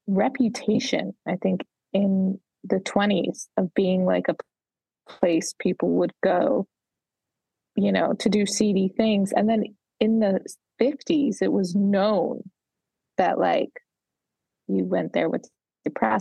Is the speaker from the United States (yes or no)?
yes; New York, United States; And I'm from New York.